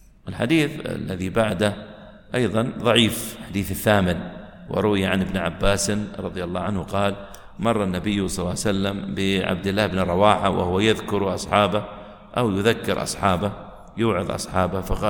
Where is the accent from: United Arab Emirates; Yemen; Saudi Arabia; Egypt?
United Arab Emirates; ونسأله عز وجل يحفظ بلادنا الإمارات من كل سوء ومن كل فتنة